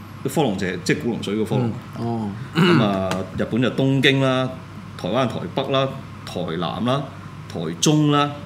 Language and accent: Cantonese; Hong Kong; 有幾多個城市是同一時間係支援緊我哋香港人